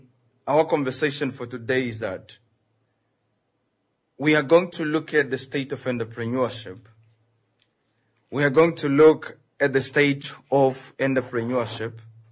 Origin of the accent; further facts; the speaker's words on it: Oshakati, Oshana, Namibia; I went back to my hometown. I took my friend, my Katima friend. Yes, I took my Katima friend. The guy was born in the middle of mangoes and on top of crocodiles, and he swimmed in the river. So I took him to Oshakati